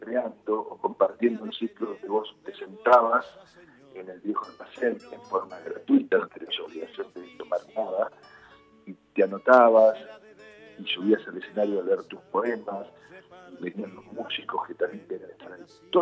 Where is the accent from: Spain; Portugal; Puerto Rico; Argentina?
Argentina; Rosario, Santa Fe; now in Buenos Aires, Argentina; yo soy de Rosario, lo digo todo el tiempo que puedo, vivo hace muchos años en Buenos Aires, no me olvido del lugar donde nací, así está buena parte de mi familia.